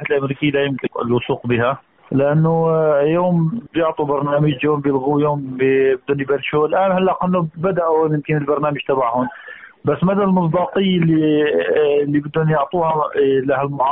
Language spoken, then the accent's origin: Arabic; Syria; يعني نحن مشكلتنا كسوريين معاناتنا هي في هالنظام